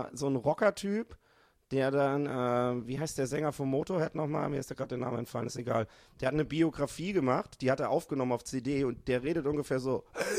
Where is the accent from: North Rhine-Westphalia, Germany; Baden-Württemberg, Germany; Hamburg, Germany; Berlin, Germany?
Hamburg, Germany; ich komme ja aus Hamburg.